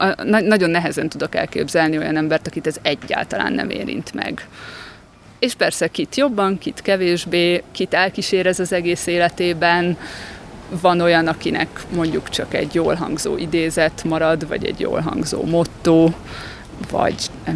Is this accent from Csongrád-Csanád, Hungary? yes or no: yes; Szeged, Csongrád-Csanád, Hungary; Én ott nőttem fel a másik oldalán.